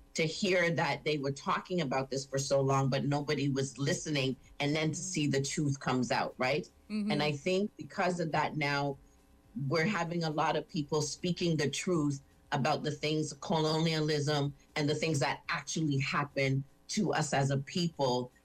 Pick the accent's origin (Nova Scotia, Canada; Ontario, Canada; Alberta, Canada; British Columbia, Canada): Ontario, Canada; Toronto; born there; What do you mean go back where I came from? I was born in Toronto.